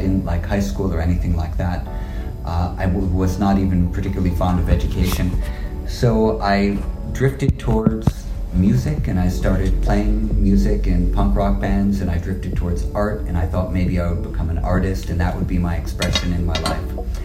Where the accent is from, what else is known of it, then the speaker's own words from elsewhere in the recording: New York City, New York, United States; Remember, I'm from New York City and I grew up in Greenwich Village, and New York is also pretty crowded and it's definitely chaotic.